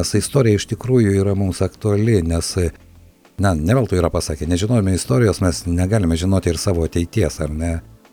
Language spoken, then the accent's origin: Lithuanian; Siberia, Russia; nors patys mes irgi užaugome Sibire